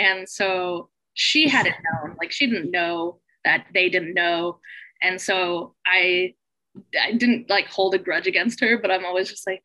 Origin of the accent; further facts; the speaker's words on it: Sutter, California, United States; I grew up in Sutter, which is like a very, very small town in Northern California, very predominantly white. My parents are Mexican immigrants.